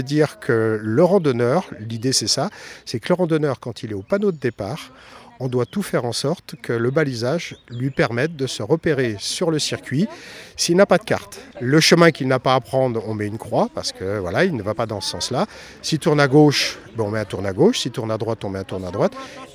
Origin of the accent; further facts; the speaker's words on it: Pays de la Loire, France; Alors, je suis vendéen, mais du bocage.